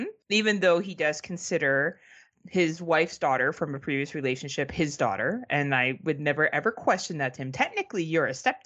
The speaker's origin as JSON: {"language": "English", "town": "Waterdown", "region": "Ontario", "country": "Canada", "said": "I come from Waterdown, Ontario, Canada."}